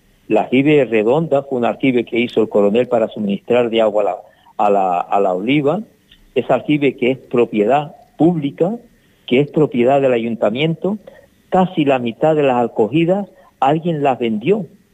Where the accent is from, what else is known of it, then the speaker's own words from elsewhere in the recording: Canary Islands, Spain; cuando yo salí de Fuerteventura por primera vez, vi un paisaje totalmente diferente, verde, lleno de exuberancia